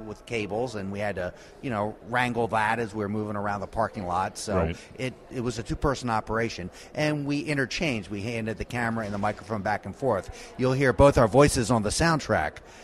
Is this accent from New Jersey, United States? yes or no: no; Baltimore, Maryland, United States; Yeah, we're both Maryland born and bred. I'm from the Baltimore area.